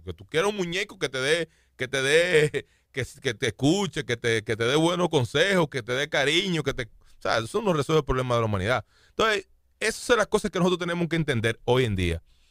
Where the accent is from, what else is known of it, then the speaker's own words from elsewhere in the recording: Dominican Republic; nosotros somos República Dominicana